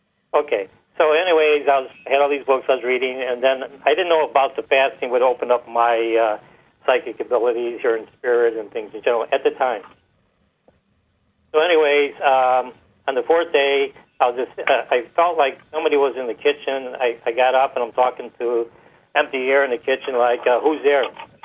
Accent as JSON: {"language": "English", "town": "Chicago", "region": "Illinois", "country": "United States", "tie": "born or raised there", "lives_now": "Dallas, United States", "said": "I was actually originated and born in Chicago, Illinois. That's my hometown. I live in Dallas now, but I've done a lot of traveling."}